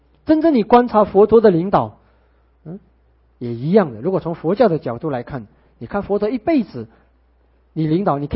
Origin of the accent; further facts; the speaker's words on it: China; 所以我们中国人的那个易经